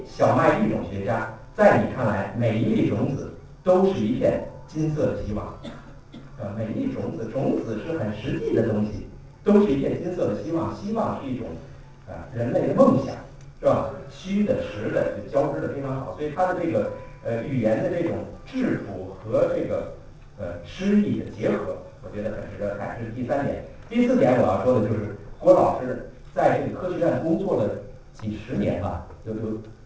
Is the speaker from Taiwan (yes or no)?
no; China; 和其他老师所表达的我们中国人的这个奋斗的历史